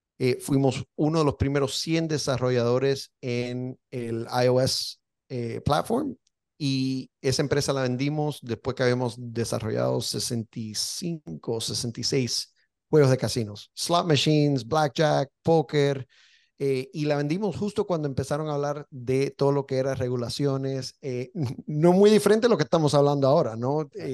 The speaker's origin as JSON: {"language": "Spanish", "town": "Miami", "region": "Florida", "country": "United States", "tie": "born or raised there", "said": "yo nací en Miami, mis padres son cubanos, mi esposa es cubana, he tenido el privilegio de ver cómo se desarrolla Miami a través de los últimos 45 años"}